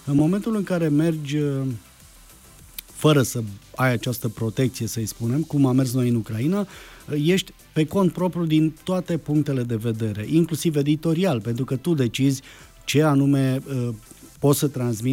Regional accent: Hunedoara County, Romania; Păi eu vin din Valea Jiului.

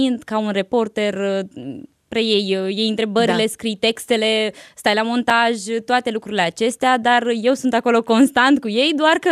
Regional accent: Târgu Frumos, Iași County, Romania; Eu vin din Târgu Frumos.

